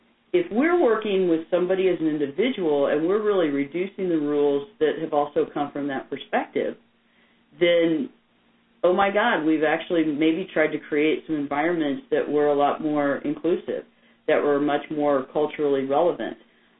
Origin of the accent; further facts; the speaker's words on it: Missouri, United States; I'm from Missouri. We tend to be blunt.